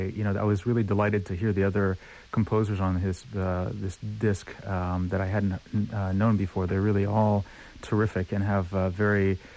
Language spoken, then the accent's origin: English; Houston, Texas, United States; My hometown is Houston, Texas, and that's where a lot of things are happening as a result of this as well.